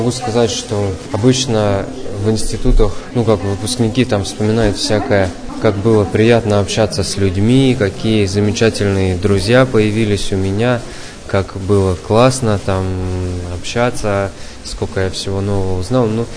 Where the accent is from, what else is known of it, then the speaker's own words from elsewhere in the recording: Moscow Oblast, Russia; now in Yekaterinburg, Russia; Я приехал из Московской области, поступил в Миссионерский институт в 2016 году